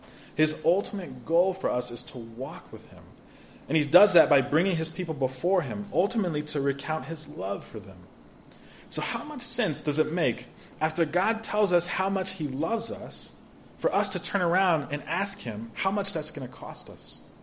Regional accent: Tulsa, Oklahoma, United States; I'm from Tulsa, Oklahoma, so we would go to this library in town.

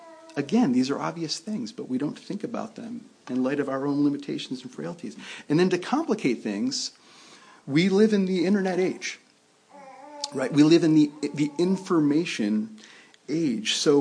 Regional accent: West Seneca, New York, United States; I grew up in the suburbs of Buffalo, New York, in a town called West Seneca.

